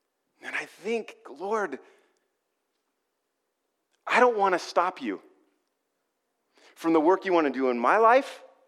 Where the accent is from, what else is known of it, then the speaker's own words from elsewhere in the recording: Ecuador; also born or lived in Panama / Costa Rica; I didn't mention to you that my parents were missionaries. I grew up overseas as a missionary kid. I grew up in Ecuador mostly, lived in Panama and Costa Rica, but mostly Ecuador.